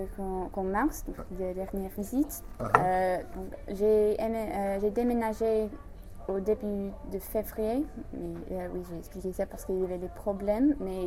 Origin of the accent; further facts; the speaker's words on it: Guernsey; French is a second language; je suis rentrée chez moi à Guernesey pour faire le projet de l'université, voir ma famille et mes amis.